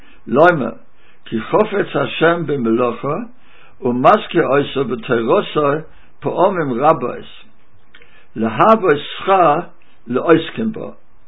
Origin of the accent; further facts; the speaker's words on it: England, United Kingdom; Even today, I come from England